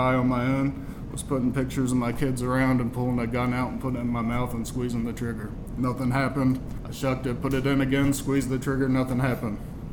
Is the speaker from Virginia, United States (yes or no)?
yes; Virginia Beach, Virginia, United States; I grew up in Virginia Beach. My family's been here forever, here in North Carolina. I grew up in a little house.